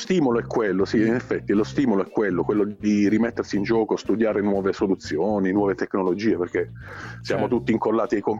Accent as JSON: {"language": "Italian", "region": "Apulia", "country": "Italy", "said": "sono qui, sono pugliese comunque a tutti gli effetti."}